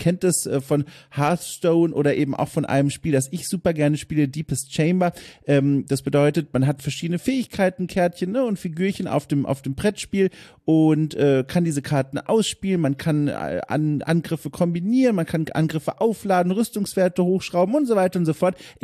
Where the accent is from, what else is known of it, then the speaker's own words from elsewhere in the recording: South Germany, Germany; Floskelhafte Worteinlassung, die man in meiner Heimat Süddeutschland häufiger gesagt hat.